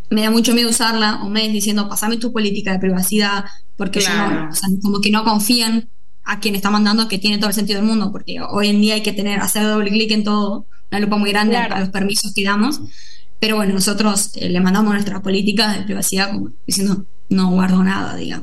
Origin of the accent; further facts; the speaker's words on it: Salta, Argentina; en Salta, por ejemplo, que por ahí tenemos una tonada un poco más cerrada